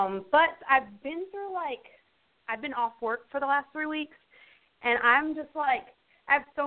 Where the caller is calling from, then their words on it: Atlanta, Georgia, United States; from Atlanta.